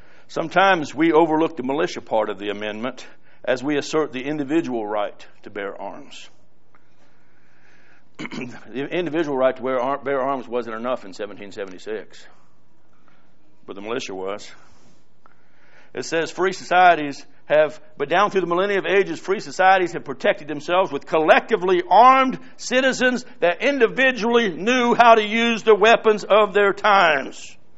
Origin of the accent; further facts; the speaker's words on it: United States; We are just a Christian that just happens to be an American. I love being an American.